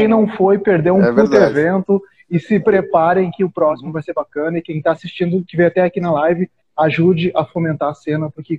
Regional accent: Porto Alegre, Rio Grande do Sul, Brazil; A gente é aqui de Porto Alegre

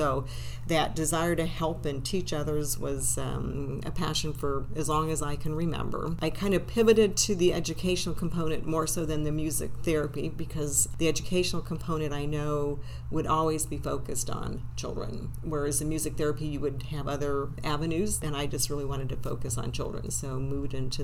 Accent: Hawaii, United States; also born or lived in France; Well, my father was in the military, so one of five siblings, and so we grew up in many different places. I was born in France and graduated from high school at Radford High School in Hawaii.

